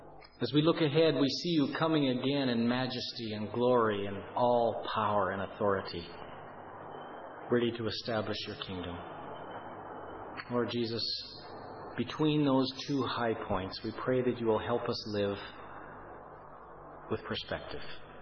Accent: Saskatchewan, Canada; And I come from Saskatchewan, where the mosquito is the provincial bird.

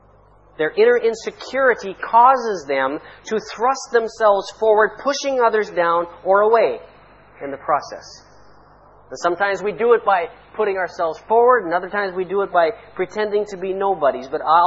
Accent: Canada; born or raised there; now in Egypt

